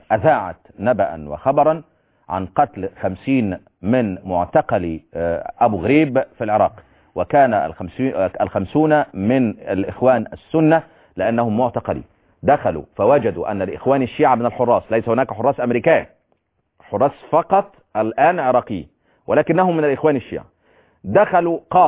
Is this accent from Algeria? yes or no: no; Upper Egypt, Egypt; خذ طار زي ما يقول عندنا في الصعيد